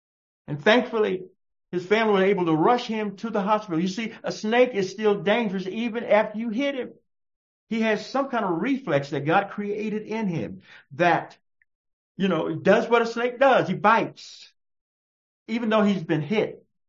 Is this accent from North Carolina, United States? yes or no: no; Texas, United States; Oh, growing up in Texas, I used to run cross country in high school.